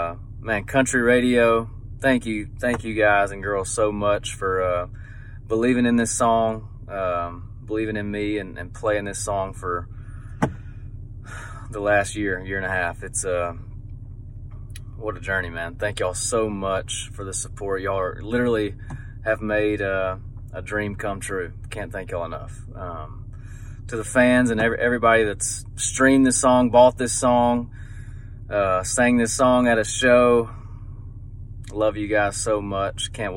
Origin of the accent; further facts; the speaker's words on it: Batesville, Mississippi, United States; I've been down in my hometown, Batesville, Mississippi, this weekend.